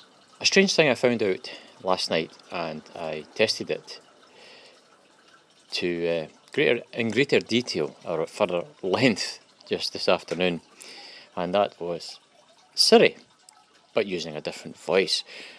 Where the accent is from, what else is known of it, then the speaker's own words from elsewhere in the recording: Scotland, United Kingdom; accent: Scots; And it still won't take a Scots accent. Or at least it won't take my Scots accent.